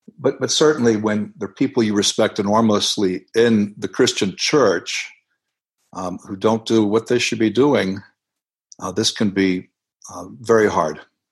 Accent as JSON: {"language": "English", "region": "Florida", "country": "United States", "tie": "born or raised there", "also_born_or_lived": "New Jersey", "said": "I'm American, born in Florida, raised there and in New Jersey."}